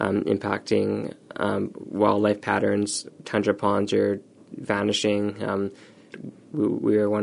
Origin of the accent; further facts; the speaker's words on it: Yukon, Canada; Growing up in the Yukon, you can probably maybe more aware of that.